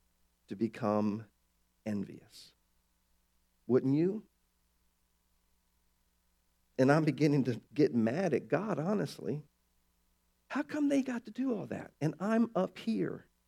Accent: Baltimore, Maryland, United States; I grew up in Baltimore where we had snow every winter.

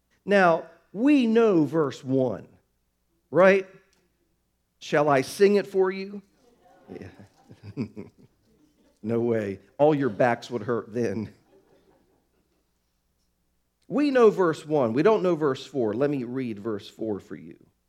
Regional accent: Baltimore, Maryland, United States; I grew up in Baltimore and I was blessed to grow up there for a lot of reasons.

